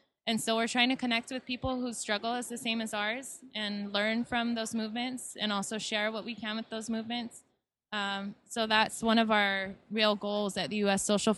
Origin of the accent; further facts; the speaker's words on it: Guam; I'm from Guam.